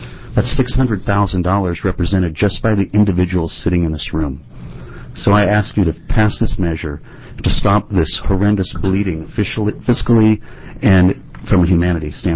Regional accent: Beaverton, Oregon, United States; I'm from Beaverton.

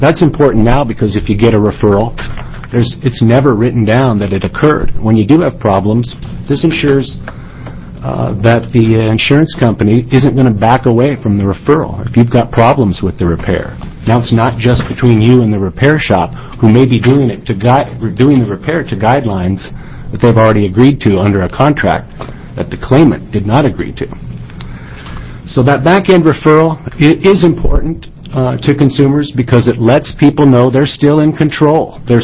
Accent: McMinnville, United States; I grew up in McMinnville, and the first time I had a problem, I went down and talked to the guy who sold me the policy.

